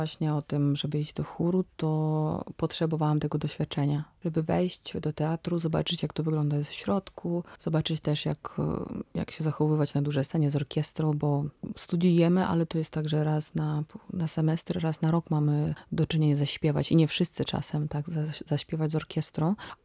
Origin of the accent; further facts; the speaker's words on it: Vysoki Bairaky, Kirovohrad Oblast, Ukraine; Pochodzę z takiej malutkiej wsi Wysoki Bajraki. To jest centralna Ukraina